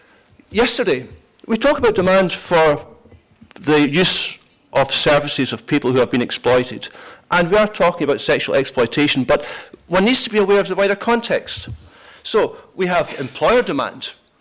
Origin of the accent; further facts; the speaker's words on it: United Kingdom; we're confused about sex as well. But that's what comes with being British, I think.